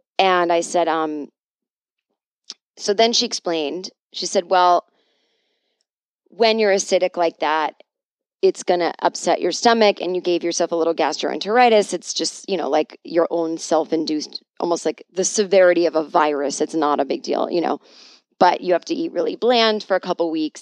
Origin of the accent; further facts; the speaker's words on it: Boston, Massachusetts, United States; I grew up in Boston. I grew up Catholic.